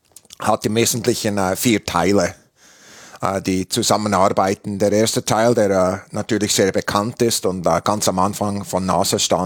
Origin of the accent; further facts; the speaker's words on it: Switzerland; Also man hört bei meinem Akzent, ich habe einen Akzent in jeder Sprache, inklusive Deutsch, weil ich in der Schweiz aufgewachsen bin.